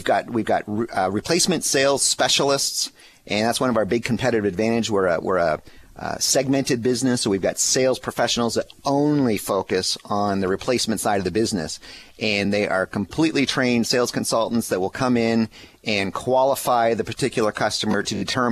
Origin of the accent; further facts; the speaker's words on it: Toronto, Ontario, Canada; I'm Canadian. I'm from Toronto.